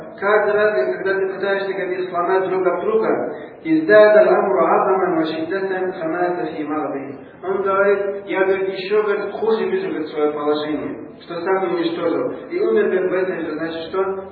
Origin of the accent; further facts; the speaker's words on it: Dagestan, Russia; Действительно, вот иногда я сам из Дагестана